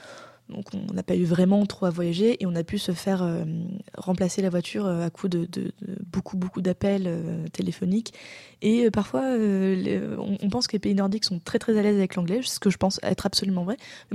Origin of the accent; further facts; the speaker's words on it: France; une adresse italienne qu'on n'avait pas, parce qu'on est français et qu'on n'avait pas du tout d'adresse italienne.